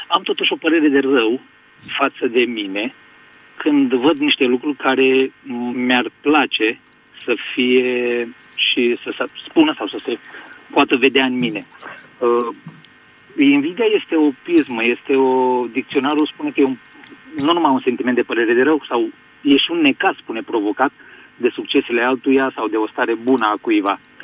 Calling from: Switzerland; vă sunt din Elveția.

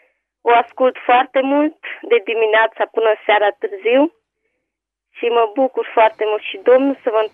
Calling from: Pitești, Argeș, Romania; de la Pitești.

